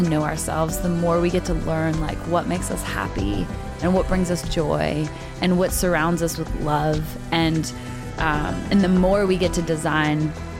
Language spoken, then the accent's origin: English; Canada; I grew up in Canada, so I am no, you know, stranger to the snow